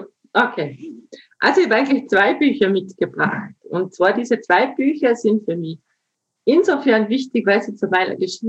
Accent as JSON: {"language": "German", "country": "Austria", "moved": "as an adult", "lives_now": "Switzerland", "said": "Ich bin eine Österreicherin, die in der Schweiz lebt seit 20 Jahren."}